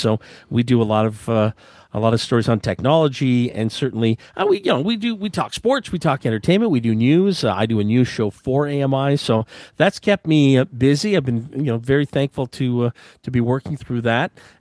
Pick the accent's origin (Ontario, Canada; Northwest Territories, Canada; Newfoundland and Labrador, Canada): Ontario, Canada; Ottawa; That is my hometown, born and raised in Ottawa. Grew up most of my life right down in the Lower Town neighborhood, just a couple blocks over